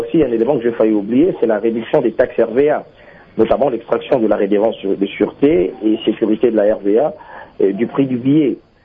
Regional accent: Buta, Bas-Uélé, DR Congo; now in Kisangani, DR Congo; si je vais aller chez moi à Bouta, par exemple, mais la seule voie pour aller à Bouta, c'est de prendre un avion

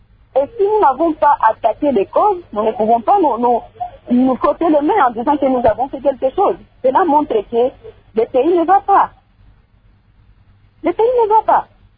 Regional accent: DR Congo; nous sommes à Bukavu

